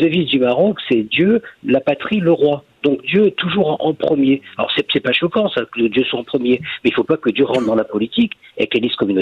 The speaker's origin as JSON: {"language": "French", "country": "France", "said": "Et nous, en tant que Français, on dit ben soyons tolérants"}